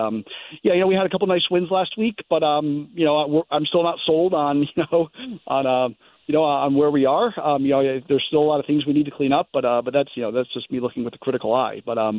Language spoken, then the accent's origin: English; Darien, Connecticut, United States; you've covered me since I was a ball player growing up in Darien.